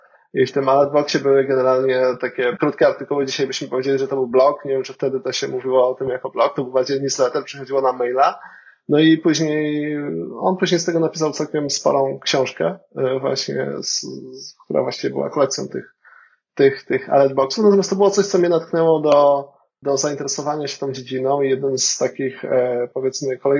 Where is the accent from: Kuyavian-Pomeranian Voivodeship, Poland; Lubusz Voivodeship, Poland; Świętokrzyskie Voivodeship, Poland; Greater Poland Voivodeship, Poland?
Świętokrzyskie Voivodeship, Poland; Busko-Zdrój; zrobiłem pierwszą stronę mojego miasta, z którego pochodzę, z Busko-Zdroju